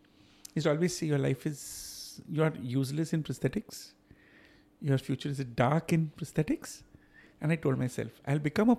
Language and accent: English; Mumbai, Maharashtra, India; Because I was from Mumbai.